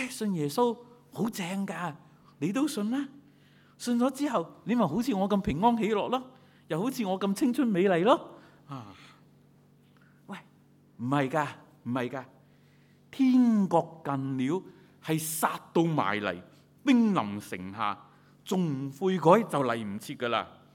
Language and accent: Cantonese; Hong Kong; 我哋香港人咧就不嬲好識計數嘅